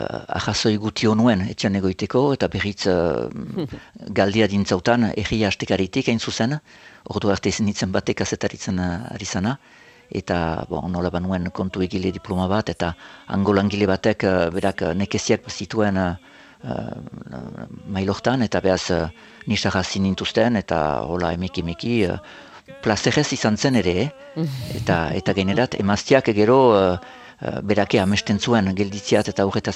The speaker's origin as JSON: {"language": "Basque", "town": "Saint-Pée-sur-Nivelle", "region": "Nouvelle-Aquitaine", "country": "France", "tie": "born or raised there", "said": "eta hori Senpereri nire sorterriari lotura bat"}